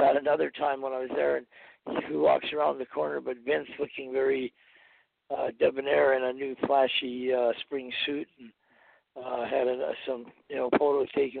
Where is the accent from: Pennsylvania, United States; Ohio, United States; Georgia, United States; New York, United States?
New York, United States; born there; I was told it was Long Island Sound, where I was born in Long Island too.